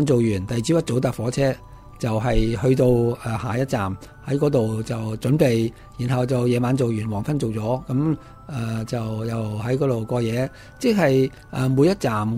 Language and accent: Cantonese; Hong Kong; 我是香港人，不怕讲香港人。